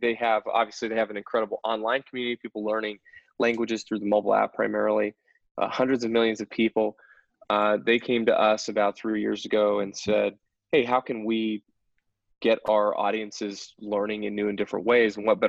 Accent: Tampa, Florida, United States; also born or lived in Europe / Salt Lake City; now in Palo Alto, United States; I grew up in Tampa, Florida, and we moved around Europe. I lived over there for about 6 years, and then I did high school just north of Salt Lake City

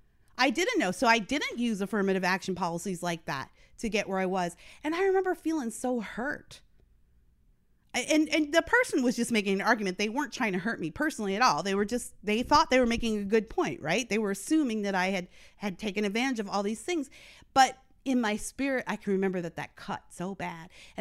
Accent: Canada; now in United States; I grew up in Canada. And then when I moved to the United States, I kind of missed the political boat on affirmative action.

